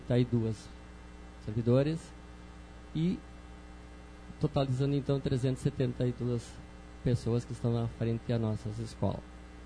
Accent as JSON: {"language": "Portuguese", "town": "Três Passos", "region": "Rio Grande do Sul", "country": "Brazil", "tie": "born or raised there", "said": "Eu sou natural de Três Passos."}